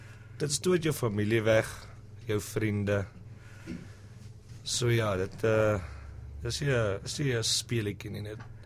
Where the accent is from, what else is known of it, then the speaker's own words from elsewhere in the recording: Kimberley, Northern Cape, South Africa; Ek is van Kimberley oorspronklik.